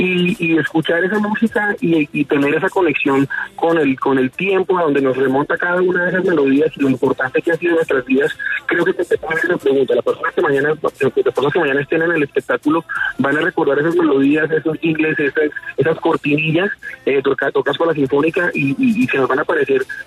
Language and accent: Spanish; Bogotá, Colombia; Yo soy bogotano